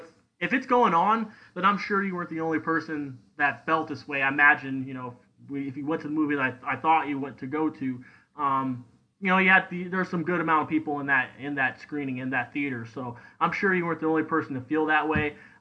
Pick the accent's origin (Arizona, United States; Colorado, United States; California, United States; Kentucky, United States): Arizona, United States; Tucson; I'm a huge fan of Major League, and I grew up in Tucson, Arizona, and they actually filmed a lot of the spring training there at a site called High Corbett Field.